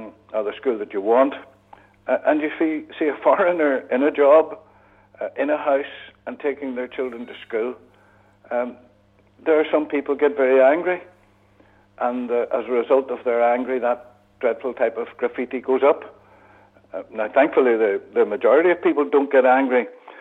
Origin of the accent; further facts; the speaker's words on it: Belfast, Northern Ireland, United Kingdom; I'm from East Belfast, I know it well.